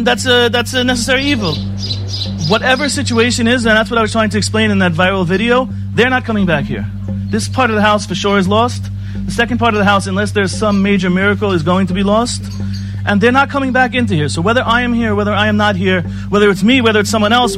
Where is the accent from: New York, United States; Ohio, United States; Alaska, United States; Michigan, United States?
New York, United States; No, I'm from New York, from Long Island.